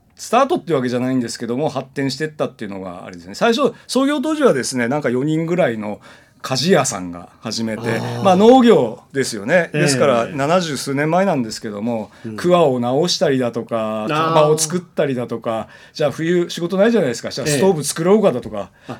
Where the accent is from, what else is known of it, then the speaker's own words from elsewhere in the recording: Obihiro, Hokkaido, Japan; born there; now in Takikawa, Japan; 生まれはですね、実はですね、はい、帯広なんですよ。